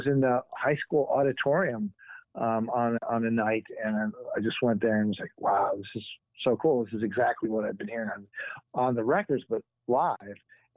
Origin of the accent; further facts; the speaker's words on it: Wilmette, Illinois, United States; I was born in Chicago and then raised in the north suburb of Wilmette.